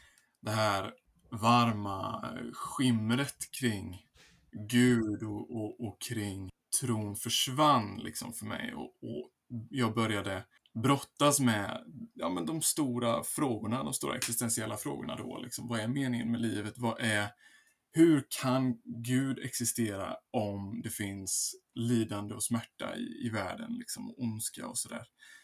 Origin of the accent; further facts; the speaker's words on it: Jönköping, Jönköping County, Sweden; now in Gothenburg, Sweden; Jag kommer från Jönköping från början men bor i Göteborg sedan 4 år tillbaka ungefär.